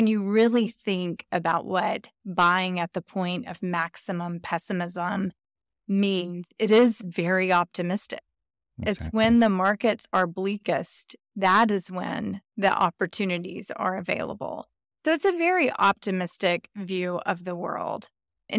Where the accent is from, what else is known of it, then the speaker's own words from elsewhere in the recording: Winchester, Tennessee, United States; He grew up in my hometown, Winchester, Tennessee. It's a really country town.